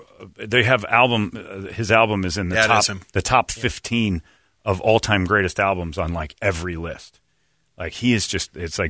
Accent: Cedar Lake, Indiana, United States; A Christmas Story is set in my hometown of Cedar Lake, Indiana.

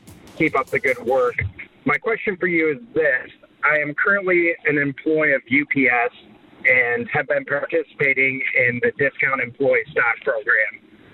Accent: Illinois, United States; I'm from Illinois.

